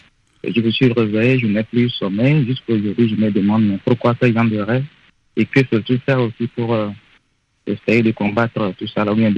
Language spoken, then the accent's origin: French; North, Togo; first language Nawdm; French is a second language; now in Lomé, Togo; Je suis du Nord